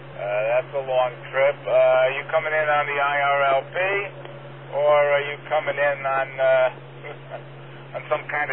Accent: Chelsea, Massachusetts, United States; I'm originally from Chelsea, Massachusetts.

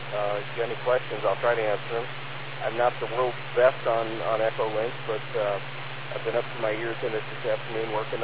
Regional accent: California, United States; but I come from California, and the police cars actually use this scenario.

